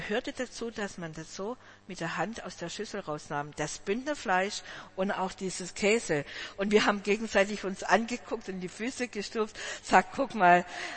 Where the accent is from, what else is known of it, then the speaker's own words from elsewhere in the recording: Germany; weil ich komme ja aus dem Schwäbischen und Bayerischen